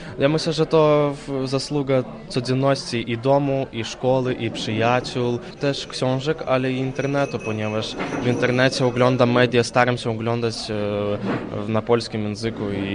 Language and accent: Polish; Vilnius, Vilnius County, Lithuania; Ja jestem z Wilna, chodziłem zawsze do polskiej szkoły i na co dzień rozmawiamy z rodziną po polsku.